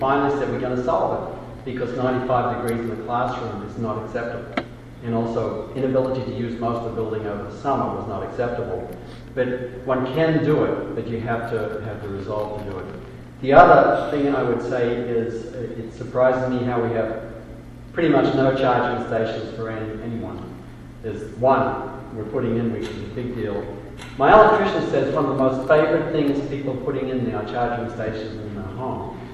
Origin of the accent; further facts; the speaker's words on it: Sydney, New South Wales, Australia; I remember when I grew up in Sydney, and Sydney has a really great rail system.